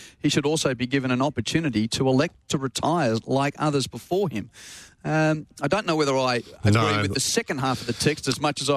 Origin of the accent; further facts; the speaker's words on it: Australia; we're still probably, as an Australian collective following, a little nervous